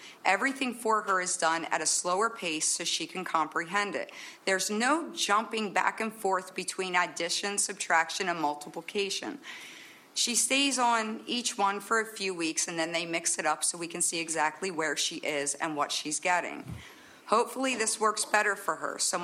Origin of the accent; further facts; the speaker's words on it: Narvon, Pennsylvania, United States; I'm from Narvon.